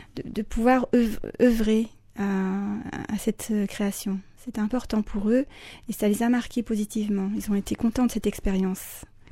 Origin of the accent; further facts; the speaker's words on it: Lyon, Auvergne-Rhône-Alpes, France; Moi, Lyon, il est assez connu. Je viens de Lyon.